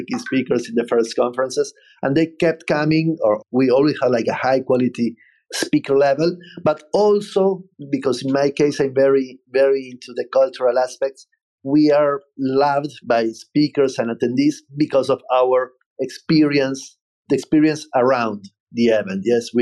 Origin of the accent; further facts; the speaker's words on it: Argentina; we are from Argentina, but once we did it in Argentina, we oversold all the tickets